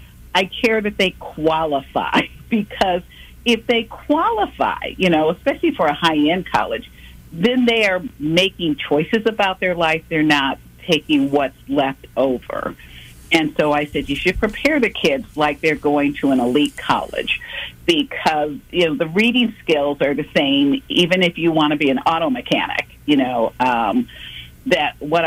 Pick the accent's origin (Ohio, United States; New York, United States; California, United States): Ohio, United States; Cleveland; also born or lived in Boston; now in Kansas City, United States; I am not. I'm Midwest. I grew up in Cleveland, Ohio, and then went away from high school and college